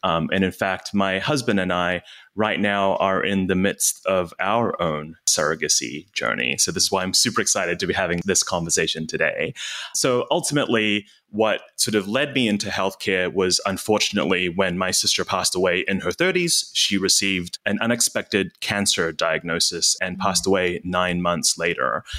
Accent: New Zealand; now in United States; I am from New Zealand at that moment in time. I was not a US citizen

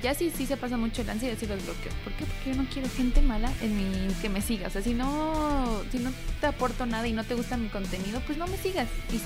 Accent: Mexico; O sea, somos puros mexicanos, los jugadores son mexicanos y se va a jugar también en México.

